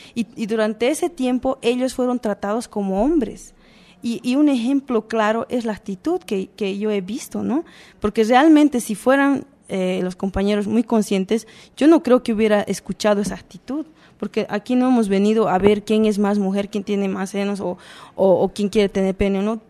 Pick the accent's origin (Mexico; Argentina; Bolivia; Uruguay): Bolivia; Yo vengo de Bolivia, donde incluso dentro de nuestra cultura se habla de que no hay machismo, pero sí hay.